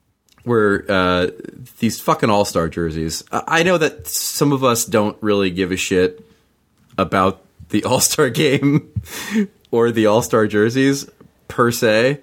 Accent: Mattawan, Michigan, United States; my hometown of Mattawan when I was growing up

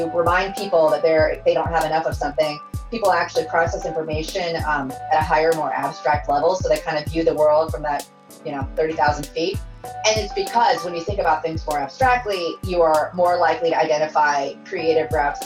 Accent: San Diego, California, United States; I'm from San Diego, California. That part I talk about a lot. I'm a proud Californian and Southern California, no less.

